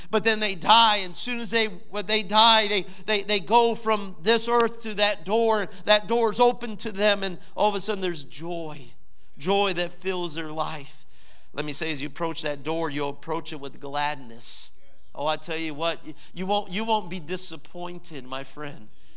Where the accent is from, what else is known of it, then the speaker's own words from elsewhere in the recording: Texas, United States; Well, I tell them I'm from Texas.